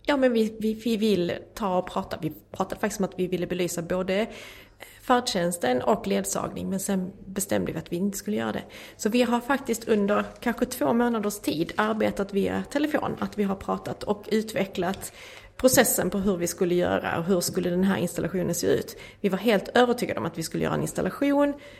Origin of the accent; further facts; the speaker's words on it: Skåne, Sweden; Så jag har åkt upp här till Stockholm. Jag kommer ju från Skåne.